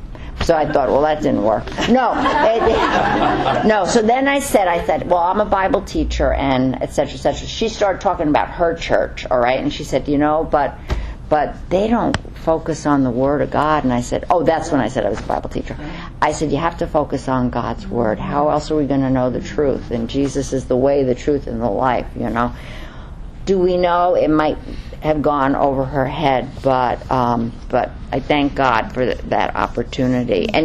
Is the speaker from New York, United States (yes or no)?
yes; Bronx, New York, United States; And I can say that because I'm from the same place, all right? And she said, New York. And I said, oh, me too. She said, where? I said, the Bronx.